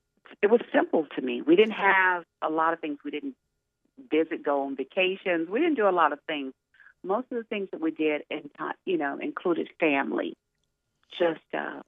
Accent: Talladega, Alabama, United States; We grew up on a farm with the animals, with livestock, and we raised our own vegetables

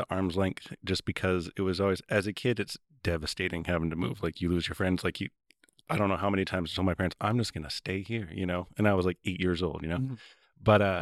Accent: Houston, Texas, United States; born there; we moved around a lot growing up. So I was born in Houston, Texas, but we were only there for a couple of years.

